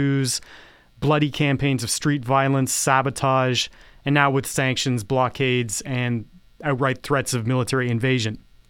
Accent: Canada; even more troubling for me as a Canadian citizen is that Justin Trudeau and the Canadian government have been in absolute lockstep with Trump

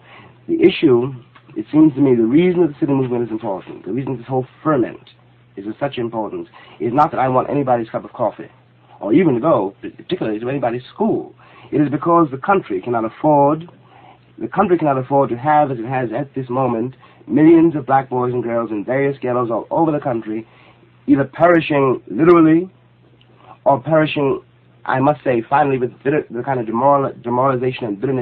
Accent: United States; I will not cease to be an American Negro for this reason.

